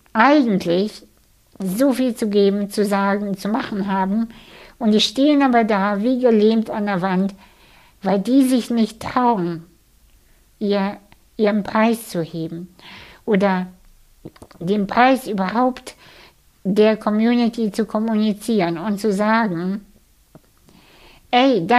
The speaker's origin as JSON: {"language": "German", "country": "Kazakhstan", "tie": "born or raised there", "said": "Ich komme aus einer sehr, sehr armen Familie. Ich bin in Kasachstan geboren und aufgewachsen und in einem Haus, in dem es kein fließend Wasser gab."}